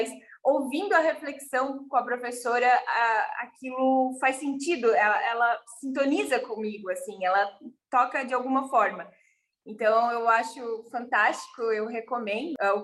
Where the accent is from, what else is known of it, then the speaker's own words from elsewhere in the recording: Brusque, Santa Catarina, Brazil; Olá, então … sou professora, sou de Brusque, Santa Catarina